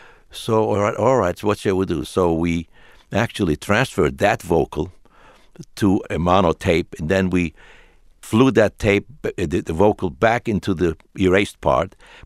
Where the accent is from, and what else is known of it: Turkey; born or raised there